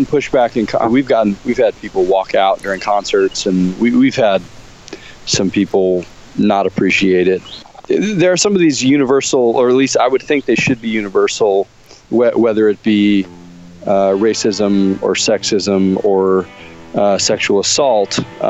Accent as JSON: {"language": "English", "region": "Texas", "country": "United States", "tie": "born or raised there", "said": "I grew up outside of Houston. Well, I mean, I moved there when I was seven. I was a military kid, so I moved around a bunch as a kid. But I moved outside of Houston when I was seven."}